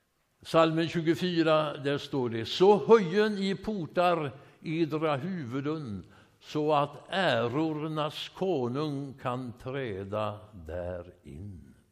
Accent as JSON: {"language": "Swedish", "town": "Smögen", "region": "Västra Götaland County", "country": "Sweden", "tie": "born or raised there", "said": "Och det mindes mig min söndagsskolsvandring hemma på Smögen."}